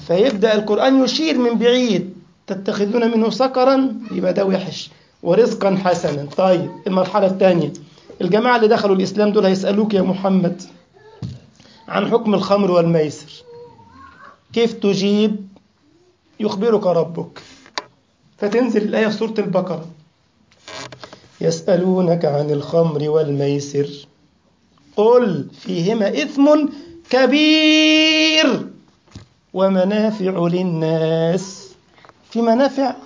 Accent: Egypt; ده عامل زي القرموط عندنا في مصر

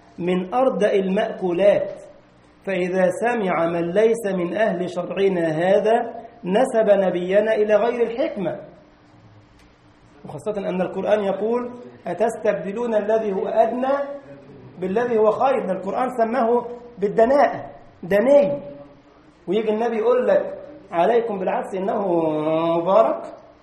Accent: Egypt; عندنا في مصر يقول لك الحمام، عارفين الحمام؟ ما فيش في ألمانيا حمام للأسف

